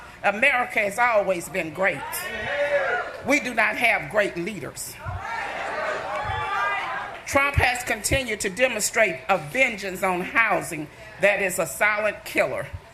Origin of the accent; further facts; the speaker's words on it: Dallas, Texas, United States; I am here from Dallas, Texas.